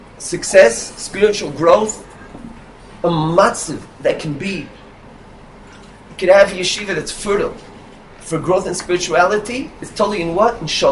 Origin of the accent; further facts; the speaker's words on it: Israel; I grew up in Eretz Yisrael before the peace process. I used to go to Hebron all the time.